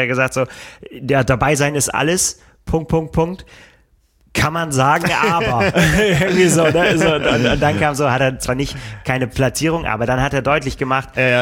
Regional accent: Bremen, Germany; Ja, ich bin Bremer auch. Das ist aber ich wohne in Niedersachsen.

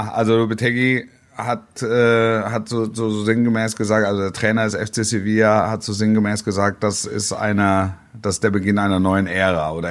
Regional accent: Leipzig, Saxony, Germany; Also da muss man sich jetzt nicht entschuldigen als Leipziger.

